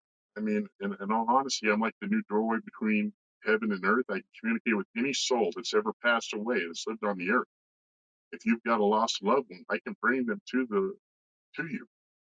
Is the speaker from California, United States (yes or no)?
yes; California, United States; also born or lived in Las Vegas; I grew up in California, then I moved to Las Vegas, and I got into trouble